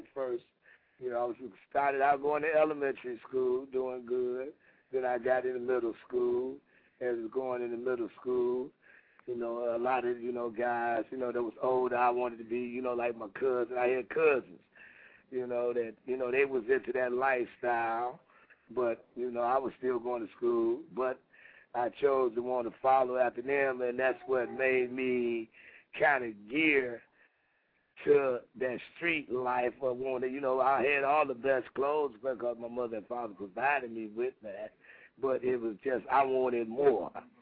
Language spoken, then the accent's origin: English; Detroit, Michigan, United States; You know, I'm from Detroit, Michigan. I grew up on the streets.